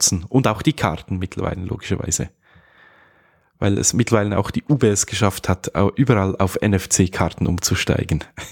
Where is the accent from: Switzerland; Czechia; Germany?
Switzerland; Bei uns in der Schweiz haben wir jetzt bis auf, ich glaube, es sind so 2-3 Tankstellen